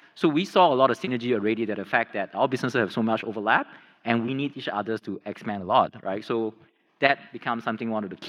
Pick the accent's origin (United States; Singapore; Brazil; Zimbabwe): Singapore; I'm a Singaporean. I was born and raised here, spent time overseas.